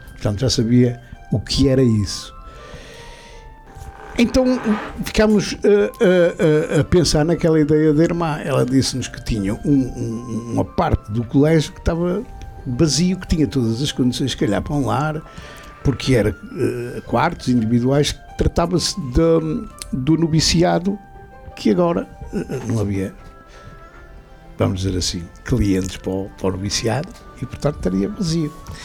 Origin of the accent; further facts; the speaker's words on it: Nogueiró, Braga, Portugal; eu desde pequeno nasci no Nogueiró e vivi sempre com São José de Cluny